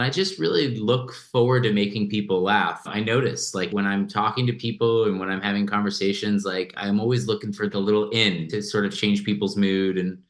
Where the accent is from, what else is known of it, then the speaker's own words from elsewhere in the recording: New York, United States; I would literally move from New York to Los Angeles as a New Yorker